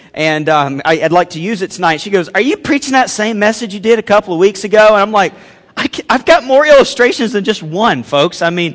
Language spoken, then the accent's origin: English; Alabama, United States; I'm from Alabama. That makes me feel good.